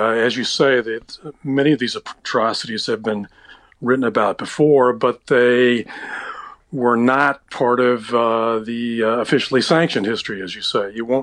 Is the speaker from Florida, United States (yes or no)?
yes; Florida, United States; Oh, I think I was a kid growing up in Florida.